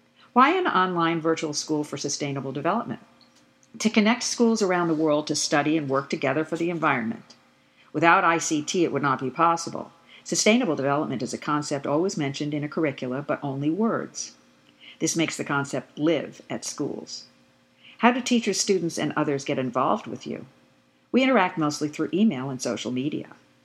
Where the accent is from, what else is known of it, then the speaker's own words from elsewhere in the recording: Joensuu, North Karelia, Finland; I come from Joensuu. It's a town in eastern Finland, about 100 kilometers from the border of Finland and Russia.